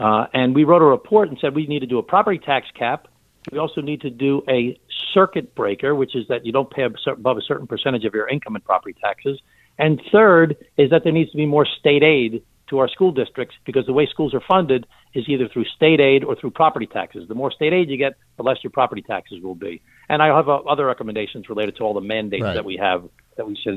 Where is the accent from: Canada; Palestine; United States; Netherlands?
United States; Glen Cove, New York; I first was the mayor of my hometown of Glen Cove 27 years ago.